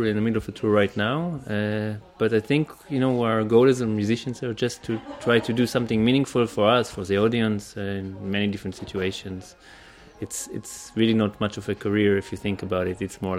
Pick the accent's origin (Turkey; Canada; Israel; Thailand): Israel; I grew up playing classical music, and I grew up in Israel